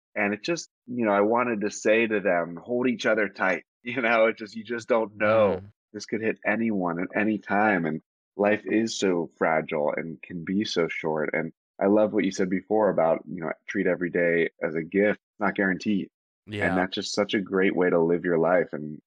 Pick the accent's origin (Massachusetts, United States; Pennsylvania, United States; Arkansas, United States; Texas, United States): Pennsylvania, United States; Pittsburgh; Grew up in Pittsburgh, PA.